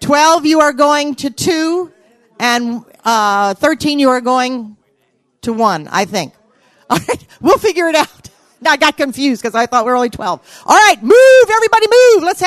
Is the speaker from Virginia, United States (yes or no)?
yes; Virginia, United States; born there; Now, I was born in Virginia, and I grew up in a military family, and Army to be specific. We moved around a lot